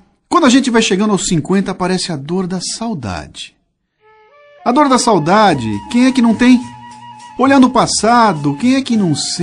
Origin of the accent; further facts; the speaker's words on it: Bauru, São Paulo, Brazil; Quem escuta o meu programa sabe que eu sou caipira. Sou de Bauru, de onde eu saí pra capital em 1975.